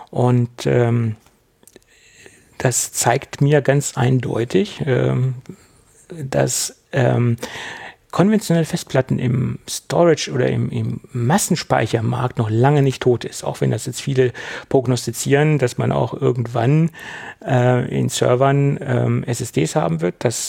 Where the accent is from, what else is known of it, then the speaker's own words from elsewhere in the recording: Göttingen, Lower Saxony, Germany; Ich komme nämlich aus Göttingen